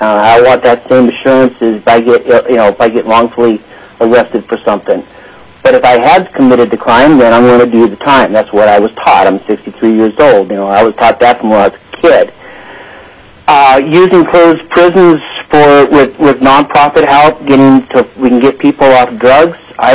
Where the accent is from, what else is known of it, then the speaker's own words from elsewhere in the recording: Palmer, Alaska, United States; I'm from Palmer, and I'm speaking for myself.